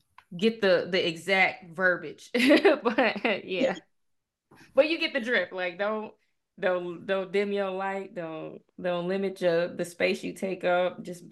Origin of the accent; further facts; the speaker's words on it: Michigan, United States; accent: Michigan; And look at my Michigan accent coming out.